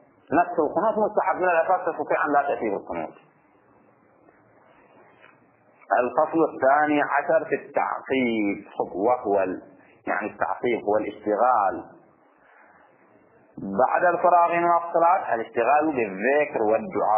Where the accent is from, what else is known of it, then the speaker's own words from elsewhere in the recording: Bahrain; ما المشهور جدا عندنا في البحرين وربما عندكم أيضا في مناطقكم